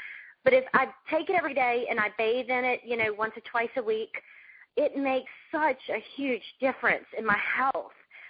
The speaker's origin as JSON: {"language": "English", "region": "Louisiana", "country": "United States", "said": "I'm from Louisiana."}